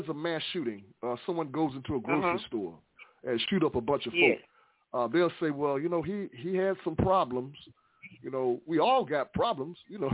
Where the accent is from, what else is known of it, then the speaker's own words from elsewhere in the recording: United States; I remember when they used to ask me, where are you from? And I'd say, United States.